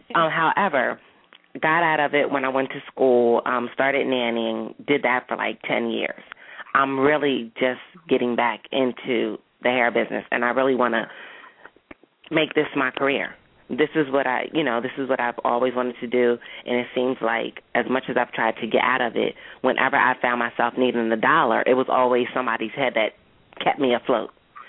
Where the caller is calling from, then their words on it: Delaware, United States; I'm calling from Delaware.